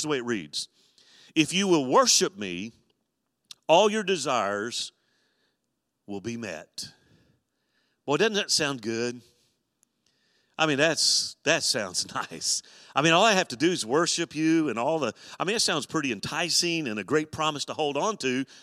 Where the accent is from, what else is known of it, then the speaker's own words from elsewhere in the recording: Deep South, United States; You know, I'm being from the Deep South, I always, you know, and I've said it a number of times here